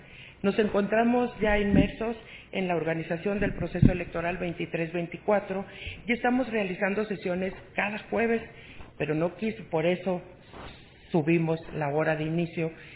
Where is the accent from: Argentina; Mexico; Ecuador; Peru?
Mexico; personas que son también, como nosotros, mexicanas y mexicanos.